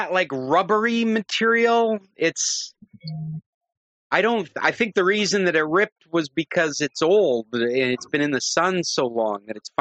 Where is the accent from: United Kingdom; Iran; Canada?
United Kingdom; England; accent: English; It's because of my outrageous English accent, I'm sure.